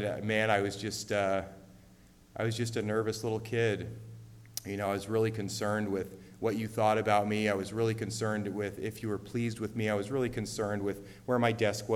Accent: San Rafael, California, United States; also born or lived in San Francisco; I was born in San Francisco in 1983. And a few days later, my mom and dad took me home to San Rafael, and I've been there ever since.

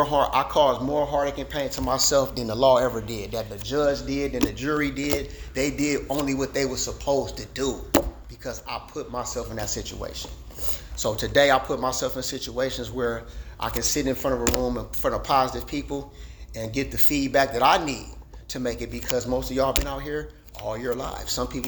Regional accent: Los Angeles, California, United States; I grew up in South Central LA on the South Side. And so that's all I knew.

